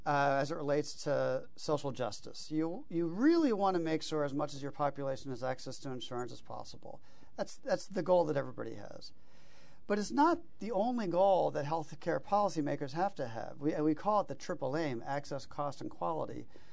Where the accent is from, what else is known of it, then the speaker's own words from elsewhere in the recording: North Carolina, United States; And I'm from North Carolina, which has not expanded Medicaid